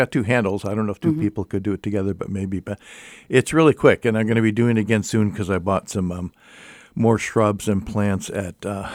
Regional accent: East Coast, United States; I come from the East Coast, and you know, on the East Coast, the houses there, people really are into gardening

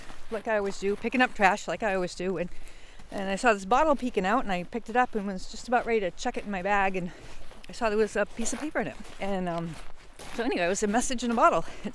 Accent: Maine, United States; I grew up in Maine and spent lots of time on the beach, and I even worked on a fishing boat in Maine

